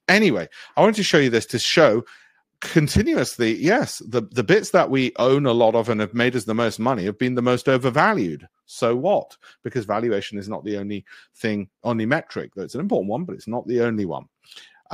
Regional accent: Leeds, Yorkshire and the Humber, United Kingdom; I went to school in Pudsey, so right next to I was born in Leeds.

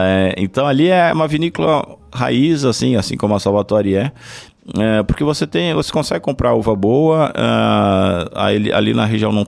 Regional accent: São Paulo, Brazil; Como nós somos paulistanos, né?

